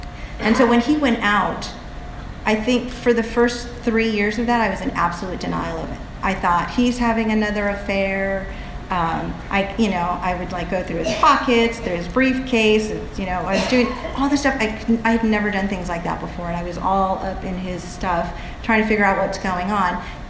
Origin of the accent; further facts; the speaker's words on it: Los Angeles, California, United States; I'm from LA, I'm from the Barrio, we don't do that.